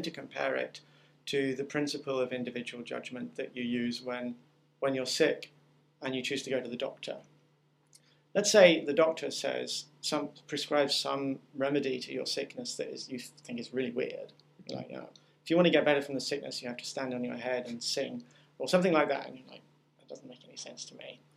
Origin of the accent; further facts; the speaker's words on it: England, United Kingdom; now in United States; I'm in America now, but I grew up in England